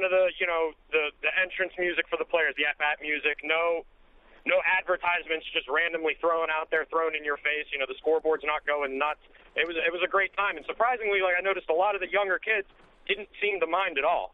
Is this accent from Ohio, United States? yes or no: no; Pittsburgh, Pennsylvania, United States; now in Mahwah, United States; Yeah, I'm originally from Pittsburgh